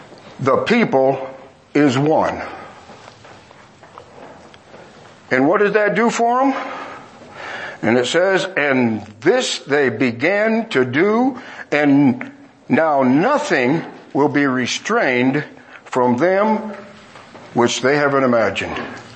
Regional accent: Michigan, United States; I'm from Michigan, and a 1 hour drive, you take a lunch.

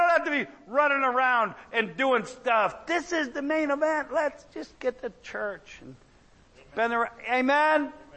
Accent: Ohio, United States; now in Texas; I'm from Ohio, but I'm very content to be in Texas.

